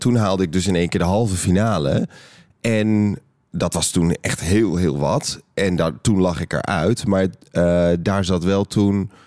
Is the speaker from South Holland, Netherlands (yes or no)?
yes; Alblasserdam, South Holland, Netherlands; En ik woonde toen nog in Alblasserdam, waar ik ben opgegroeid. Een ellendige plek, staat je Bijbelbelt.